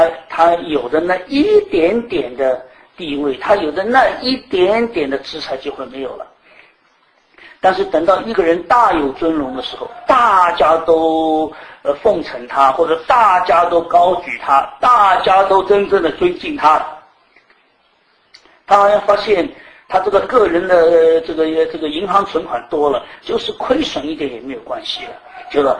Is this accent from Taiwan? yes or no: no; China; 这个结亲按照我中国人的想法，